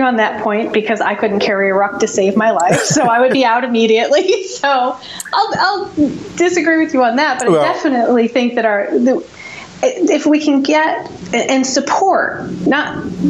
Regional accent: New York, United States; I'm from New York, so I'm a Yankee to boot.

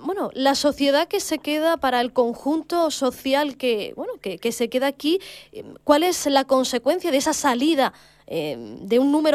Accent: Andalusia, Spain; cuestiones que nos preocupan como andaluces y como andaluzas, pero también como ciudadanos de Europa

